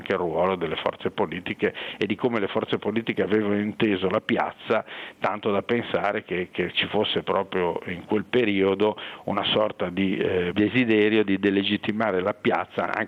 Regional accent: Liguria, Italy; è una città che io da ligure quasi non riconoscevo.

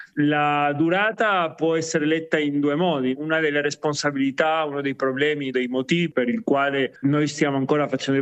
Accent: Turin, Piedmont, Italy; born there; Io sono nato in Italia, a Torino, più precisamente nel 78, perché i miei genitori sono riusciti a scappare dalla dittatura, sono arrivati in Italia

